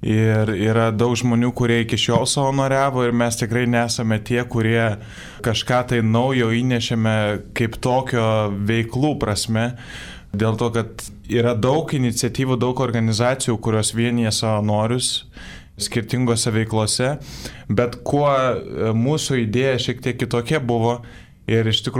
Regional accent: Vilnius, Vilnius County, Lithuania; Tai aš esu irgi Vilnietis, studijuoju politikos mokslus, esu trečiame kurse

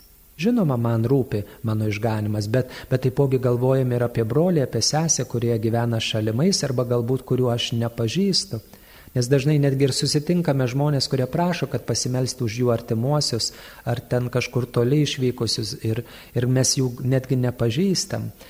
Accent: Samogitia, Lithuania; ypač aš kaip žemaitis, turiu pasakyti

